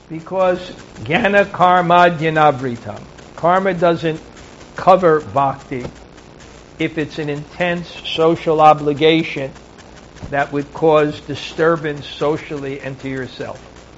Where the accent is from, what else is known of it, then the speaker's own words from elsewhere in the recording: Brooklyn, New York, United States; I'm an alien. I'm from Brooklyn.